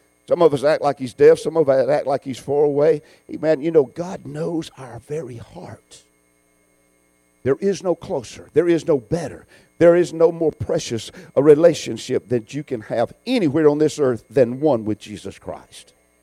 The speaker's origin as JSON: {"language": "English", "region": "Southern United States", "country": "United States", "said": "Of course I do. I'm from the South, and sweetness in my mouth, I want sweet tea."}